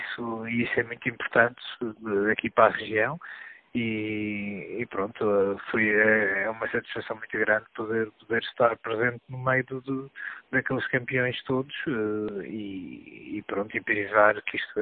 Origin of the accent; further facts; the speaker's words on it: Portugal; Embora, sendo português, também tivemos alguns